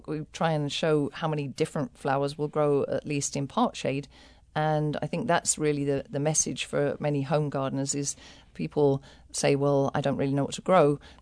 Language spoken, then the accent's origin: English; England, United Kingdom; especially growing up in England where many people try and kill all moss because it's in their lawns